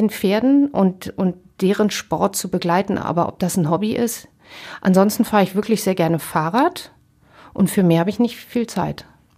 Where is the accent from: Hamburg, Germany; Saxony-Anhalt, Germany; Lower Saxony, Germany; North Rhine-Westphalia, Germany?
North Rhine-Westphalia, Germany; Essen; Ruhrgebiet ist für mich vor allen Dingen natürlich mein Zuhause in Essen, meine Jugend in Werden am Baldeneysee, die ganzen Partys, die wir da gefeiert haben